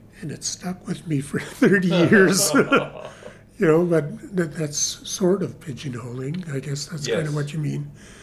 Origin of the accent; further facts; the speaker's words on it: Ontario, Canada; I'm originally from the Kuching Reserve near Fort Frances, Ontario.